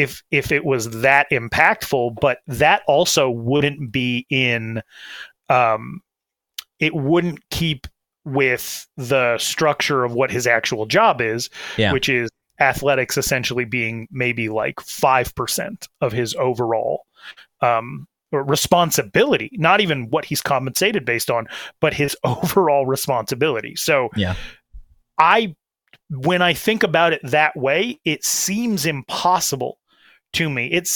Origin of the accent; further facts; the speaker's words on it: Sheridan, Wyoming, United States; Robbie Ryan from my hometown in Sheridan, Wyoming